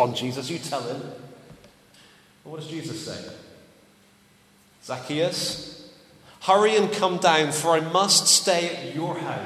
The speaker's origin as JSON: {"language": "English", "region": "England", "country": "United Kingdom", "said": "To us as English people, that sounds rude."}